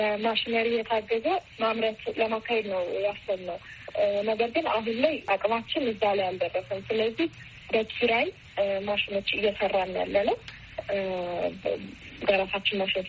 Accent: Hawassa, Sidama, Ethiopia; እኔ ማለት ተወልጄ ያደግኩት ሐዋሳ ነው። ከሶስት ወቶች ጋር ነው ያደግኩት።

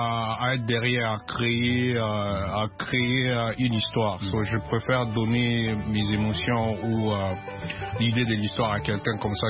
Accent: Lubumbashi, Haut-Katanga, DR Congo; Ouais, je suis Congolais.

